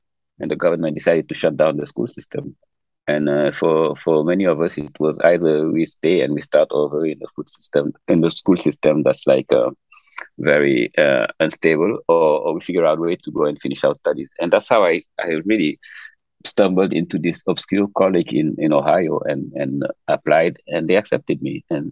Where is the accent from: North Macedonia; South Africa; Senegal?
Senegal; You know, growing up in Senegal, you know, men are food experts without entering the kitchen ever.